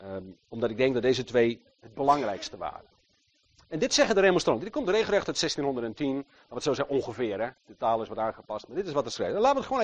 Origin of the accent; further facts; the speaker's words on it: Netherlands; Het gebeurt toevallig in Nederland, ik ben Nederlander, maar het is niet dat ik mijn voorkeur daarna uitga.